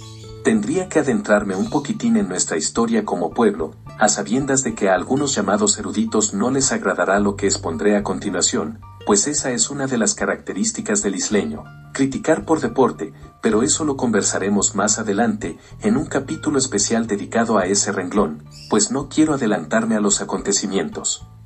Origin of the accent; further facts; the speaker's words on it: Puerto Rico; tradiciones y costumbres que nos dieron nuestra identidad como puertorriqueños